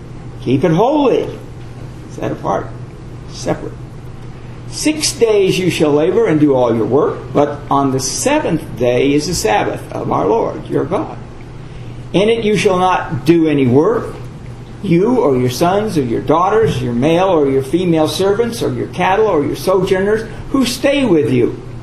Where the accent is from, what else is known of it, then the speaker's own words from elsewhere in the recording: Los Angeles, California, United States; I grew up in Los Angeles, and I don't remember doing these kinds of things on Memorial Day